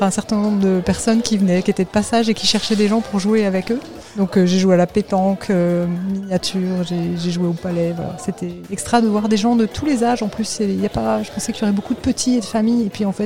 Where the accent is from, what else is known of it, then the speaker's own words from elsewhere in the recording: Grand Est, France; now in Montélimar, France; j'arrive sur Montélimar, je viens d'Alsace. Je ne connais pas du tout la région